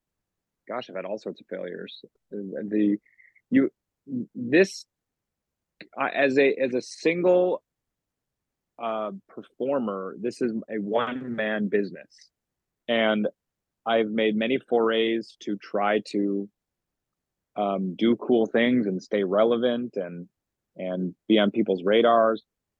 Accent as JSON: {"language": "English", "town": "Rochester", "region": "New York", "country": "United States", "tie": "born or raised there", "said": "Oh, I grew up in Rochester, New York."}